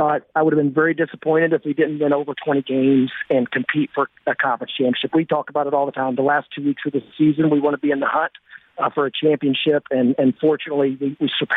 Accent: Indiana, United States; I watch a lot of Big Ten basketball because I'm from Indiana

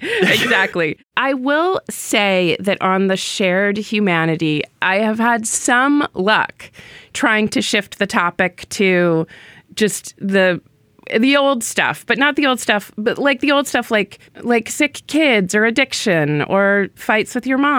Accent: New Hampshire, United States; Those like Bernie people who've had their boots at my throat since I grew up in New Hampshire

